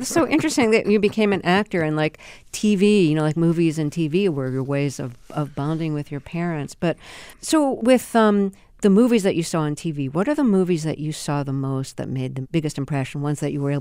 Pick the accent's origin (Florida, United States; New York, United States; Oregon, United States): New York, United States; New York City; I grew up in New York City, in Brooklyn, and watched a lot of the same movie shows that you did